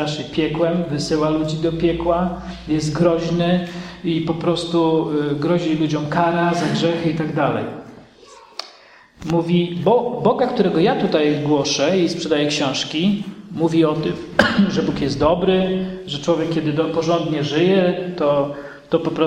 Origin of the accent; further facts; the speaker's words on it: Kraśnik, Lublin Voivodeship, Poland; w mojej rodzinnej miejscowości Kraśnik na Lubelszczyźnie